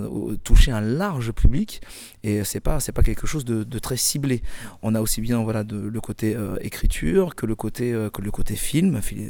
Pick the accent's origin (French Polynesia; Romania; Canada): French Polynesia; Tahiti, Windward Islands; Le tressage, c'est un art. Aussi chez nous, à Tahiti.